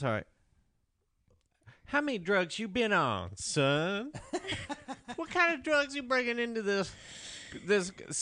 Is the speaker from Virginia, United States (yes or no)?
no; Georgia, United States; No, I'm just from Georgia.